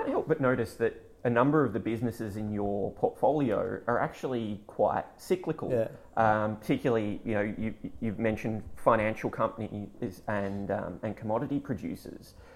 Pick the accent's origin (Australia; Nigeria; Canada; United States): Australia; Melbourne, Victoria; I'm from Melbourne, so I'd, forgotten that you guys had an election coming up.